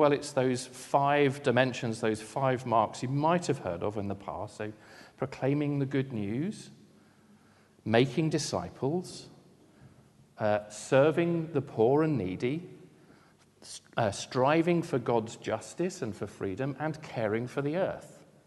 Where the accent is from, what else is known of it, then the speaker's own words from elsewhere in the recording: Strood, South East England, United Kingdom; also born or lived in London; Born in South London, and then I moved to Strood, not the Stroud in Gloucestershire, but Strood in Kent, near to Rochester, and I lived there for most of my childhood until I moved to Portsmouth in 1991